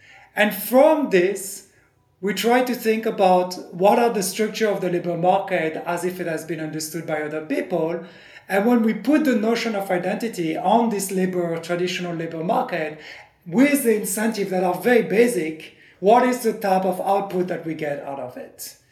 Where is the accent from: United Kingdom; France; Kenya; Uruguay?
France; accent: French; English is a second language; not of Mustang in my case, but of being French. So you meet me and you hear my accent and you're like, oh, this guy is French.